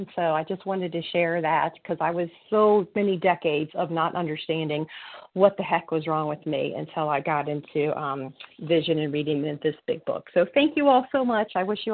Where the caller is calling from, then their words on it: Worthington, Massachusetts, United States; a recovered grateful compulsive overeater from Worthington, Massachusetts.